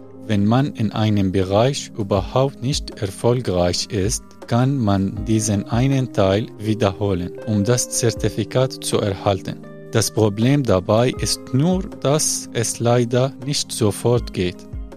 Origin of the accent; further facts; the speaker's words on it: Syria; German is a second language; Zudem ist es in meiner Heimat schwierig, Online-Unterricht zu bekommen, da es kein Online-Banking in Syrien gibt